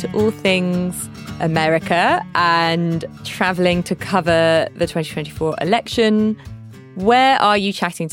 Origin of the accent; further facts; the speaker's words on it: United Kingdom; as a British person